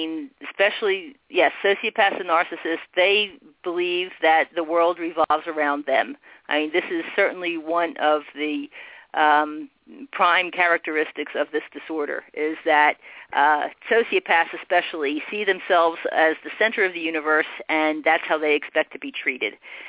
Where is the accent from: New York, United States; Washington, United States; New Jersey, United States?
New Jersey, United States; he was originally from Australia, and I'm from New Jersey.